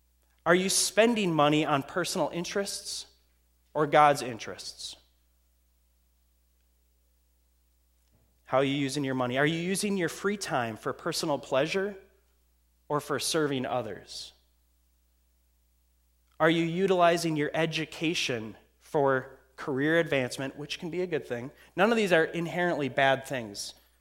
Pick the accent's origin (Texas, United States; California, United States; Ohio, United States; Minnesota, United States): Minnesota, United States; Grand Marais; I'm from Grand Marais, Minnesota. How am I going to show up in Minneapolis and I don't know the culture?